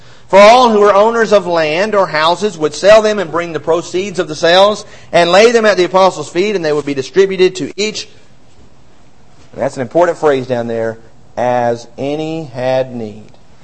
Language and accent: English; Alabama, United States; I grew up in North Alabama where there's about 20 or 30 in one county, about another 30 in another county, and 100 over in the next county.